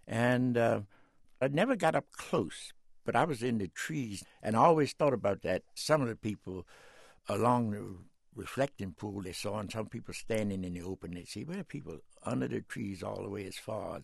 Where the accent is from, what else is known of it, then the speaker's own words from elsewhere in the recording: Washington, District of Columbia, United States; I had a happy time the whole time until, I found when the barriers start to reflect it on you.